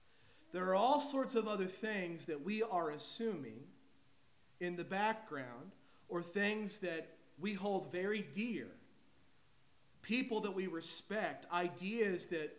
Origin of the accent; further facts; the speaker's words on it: United States; So here I am, I'm an American